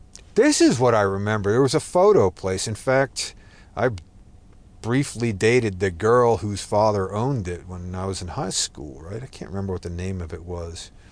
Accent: United States; I'm American, you know, an American boy, American man. I've always been American, and I never really got down with the European shit.

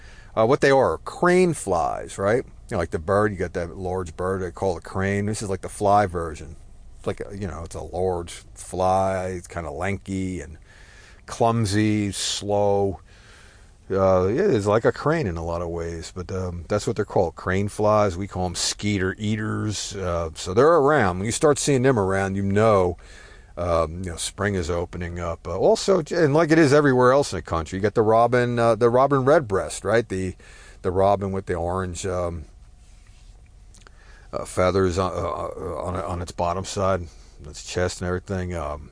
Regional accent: Newark, New Jersey, United States; I come from Newark, New Jersey originally. And the last place that I lived in Newark was literally on Branch Brook Park, right? In the North Ward, the old Italian section.

